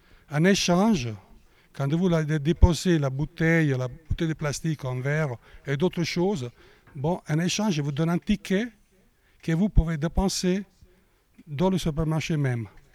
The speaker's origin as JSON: {"language": "French", "country": "Italy", "second_language": "French", "said": "parce que moi je suis italien, j'ai suivi aussi en Italie"}